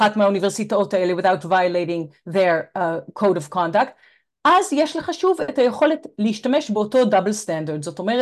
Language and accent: Hebrew; Montreal, Quebec, Canada; אני ממונטריאול, שם נולדו ילדיי